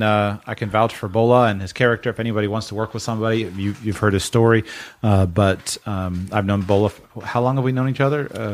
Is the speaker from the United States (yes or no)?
no; Nigeria; Yeah, being from Nigeria and how challenging it is. You know, you tell someone, "Hey, I'm a Nigerian,"